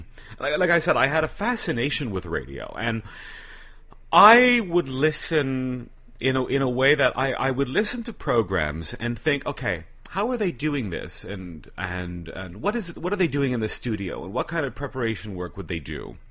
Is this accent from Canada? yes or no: yes; Montreal, Quebec, Canada; born there; I was born in Montreal. My dad emigrated to Canada in the late 1960s.